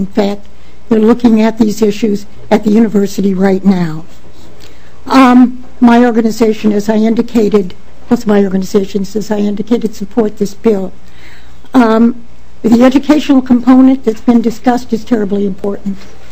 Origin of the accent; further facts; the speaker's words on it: Illinois, United States; I'm from Cook County. We've never seen one of these devices that do the decontamination.